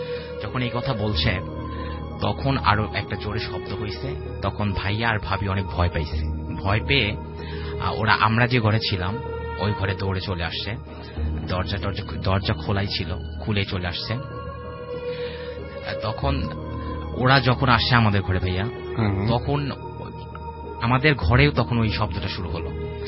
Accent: Chandangachhi, Rajshahi Division, Bangladesh; আমার গ্রামের বাড়ি সিরাজগঞ্জ জেলা বেলকুচি থানা চন্দনগাছি গ্রাম।

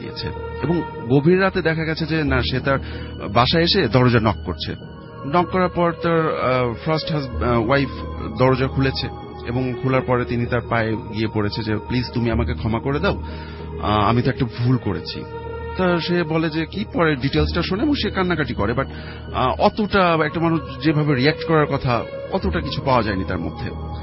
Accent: Kamarkhali, Dhaka Division, Bangladesh; now in Uttara, Bangladesh; আমি এসেছি উত্তরা থেকে। আমার যে স্টোরিটা এটা হচ্ছে আমার গ্রামের বাড়ি রাজবাড়ির কামারখালিতে

